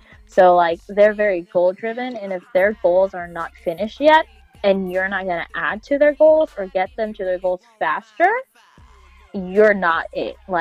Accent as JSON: {"language": "English", "town": "Queens", "region": "New York", "country": "United States", "tie": "born there", "said": "So my mom apparently loved having her children in America. So that's just like her thing. So I was born in Queens, New York."}